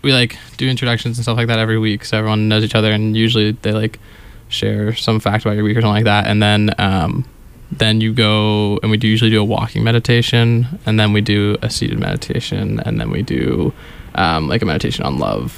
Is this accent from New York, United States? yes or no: no; California, United States; I am from Southern California, missing the sunshine today as it snows on a spring day.